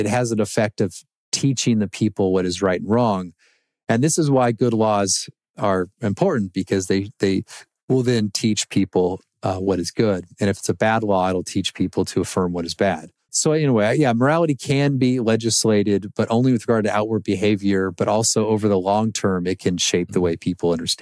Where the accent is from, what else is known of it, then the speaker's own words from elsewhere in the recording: United States; And I, as an American, I feel that as well.